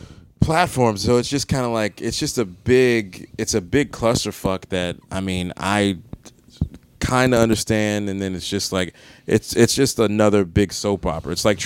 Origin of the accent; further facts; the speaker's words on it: Maryland, United States; In Maryland, Washington, D.C.